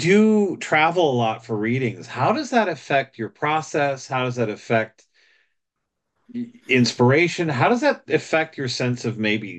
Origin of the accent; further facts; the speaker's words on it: New Jersey, United States; I grew up in New Jersey, and my mom's family is from Johnstown.